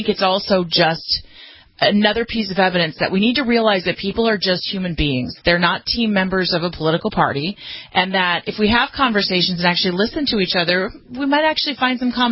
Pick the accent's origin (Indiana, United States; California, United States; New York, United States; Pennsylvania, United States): California, United States; in my home state of California